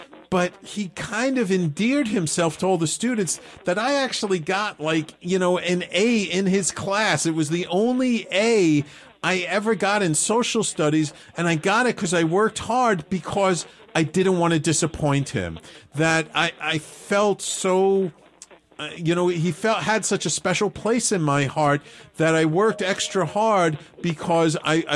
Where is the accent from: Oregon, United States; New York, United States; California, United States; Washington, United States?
New York, United States; New York City; I mean, I grew up in the North Bronx